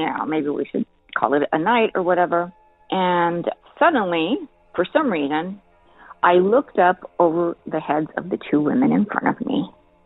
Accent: El Paso, Texas, United States; I was born and raised in El Paso, Texas.

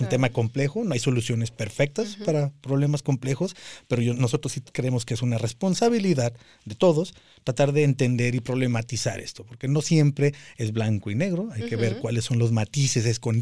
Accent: Germany; En Alemania, de donde yo vengo

